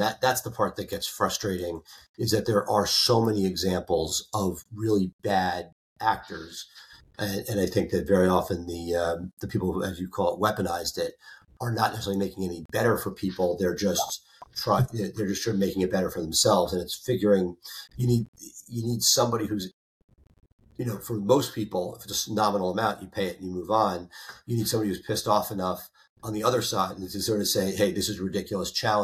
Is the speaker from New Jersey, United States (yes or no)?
no; New York City, New York, United States; Like I grew up in New York City. Not every subway station is ADA compliant.